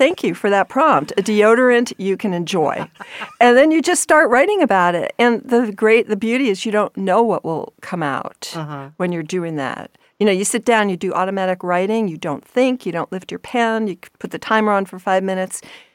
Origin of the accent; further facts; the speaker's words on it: New York, United States; But Easter Sunday had some impact because I grew up in New York.